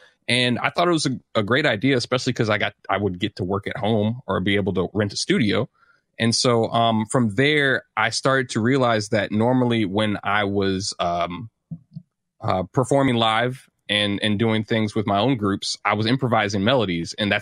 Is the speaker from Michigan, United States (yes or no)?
no; St. Louis, Missouri, United States; Okay. Well, I grew up in St. Louis, Missouri, was classically trained on trumpet at the age of 11.